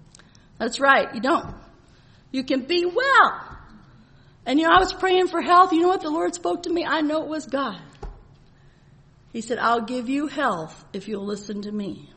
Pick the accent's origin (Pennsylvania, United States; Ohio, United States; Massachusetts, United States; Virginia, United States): Virginia, United States; I'm from Virginia, you know, so a lot of them have porch swings.